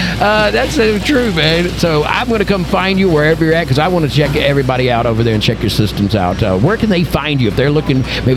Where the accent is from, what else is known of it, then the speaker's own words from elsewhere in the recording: Alabama, United States; Absolutely, because I'm from Alabama, and that's exactly right.